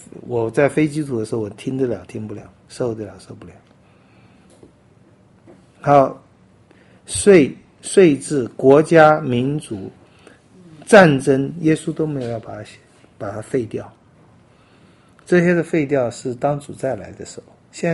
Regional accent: China; 我不知道，我们中国人就不能接受啊。

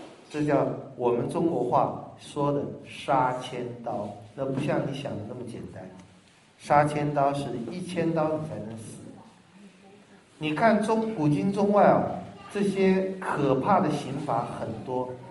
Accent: Taiwan; 我是台湾来的

